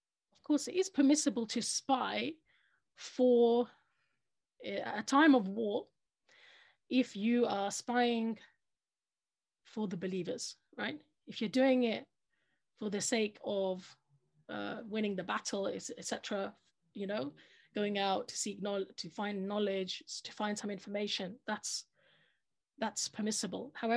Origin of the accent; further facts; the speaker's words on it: United Kingdom; And it's really sad to say it, but growing up in Britain, you're taught about fair play. Growing up in Britain, when you go to an exam